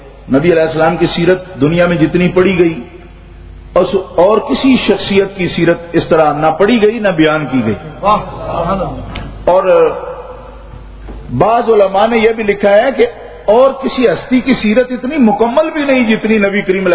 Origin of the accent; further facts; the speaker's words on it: Mandi Bahauddin, Punjab, Pakistan; ہمارے علاقہ گجرات، میرا علاقہ ہے پنجاب میں، منڈی بہت دین کا رہنے والا ہوں میں،